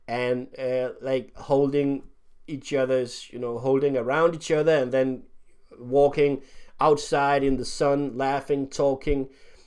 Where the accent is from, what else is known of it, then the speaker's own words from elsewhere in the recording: Denmark; I'm from Denmark, so this is where my story takes place.